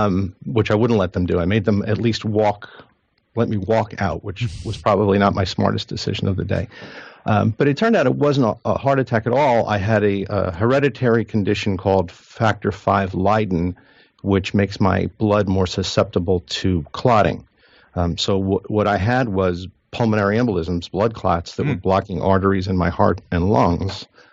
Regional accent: New Jersey, United States; I was in the office and preparing to go visit my daughter who lives in Georgia. I'm from New Jersey. So it was going to be an 800-mile drive

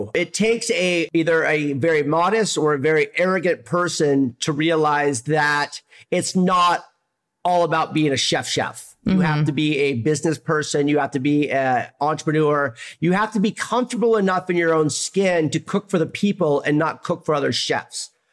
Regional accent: Oregon, United States; But my brother and I just signed a lease on our place up in Oregon. I'm so excited to go back to my hometown and show them what we do.

